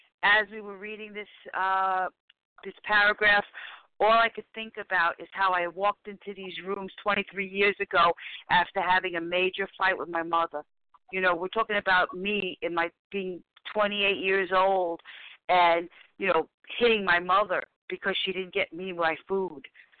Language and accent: English; Bronx, New York, United States; from the Bronx, recovering compulsive overeater today.